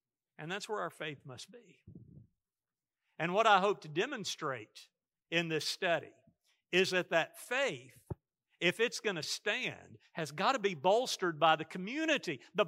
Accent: United States; And if I think I'm safe because I'm an American and I'm under the Constitution

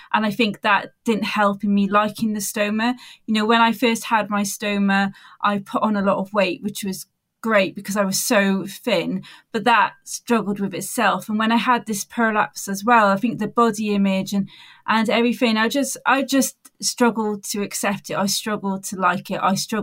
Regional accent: Wales, United Kingdom; now in Bournemouth, United Kingdom; I am 36 years old and I'm originally from Wales, but I've kind of lost my accent, so it's not really very well sounding. It's a bit of a Dorset twang in there because I'm currently living in Bournemouth.

